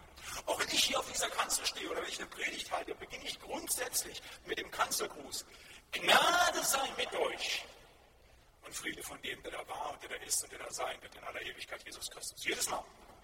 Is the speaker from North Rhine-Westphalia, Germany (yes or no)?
yes; North Rhine-Westphalia, Germany; Ich komme ja aus dem Siegerland, da wo ich sozialisiert wurde in dem Bereich, auch christlich, wo ich aufgewachsen bin, in den Gemeinschaften.